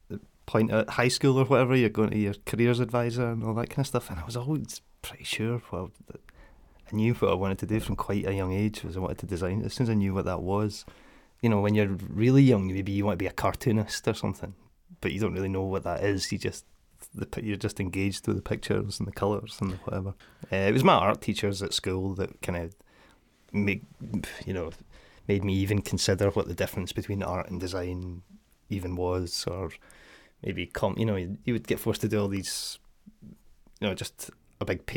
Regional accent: Livingston, Scotland, United Kingdom; So yeah, from growing up in Livy, I moved up to Dundee to go to uni and go to Duncan & Jorgensen.

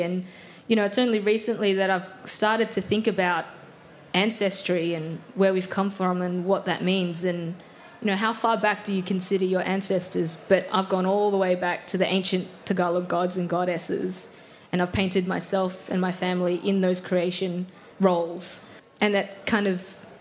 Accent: Australia; I'm Australian. I was born here. That's what it says on my passport, and that's it. But, you know, I look like this. … I can speak Tagalog

